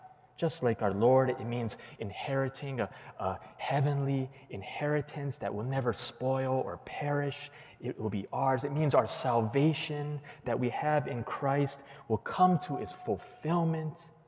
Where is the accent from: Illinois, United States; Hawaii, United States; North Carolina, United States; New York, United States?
Hawaii, United States; also born or lived in Southern California; Well, many of you know that I'm originally from Hawaii, and I was born and raised there. And I also lived in Southern California for 10 years.